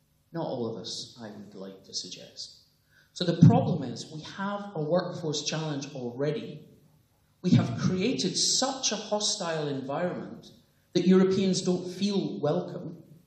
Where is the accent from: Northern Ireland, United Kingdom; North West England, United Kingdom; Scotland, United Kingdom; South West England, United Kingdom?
Northern Ireland, United Kingdom; Belfast; now in London, United Kingdom; I grew up in Belfast, and when I first came over here, that's exactly what it was like.